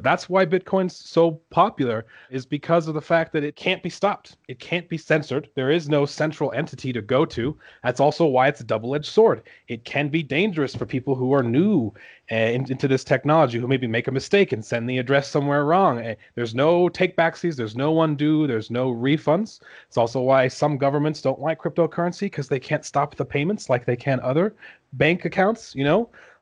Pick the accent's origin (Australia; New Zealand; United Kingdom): United Kingdom; England; also born or lived in Texas, United States; now in Colorado, United States; I was born in Texas, and then my mother divorced my father and moved to England, and I lived in England for a little over a decade before moving to Colorado.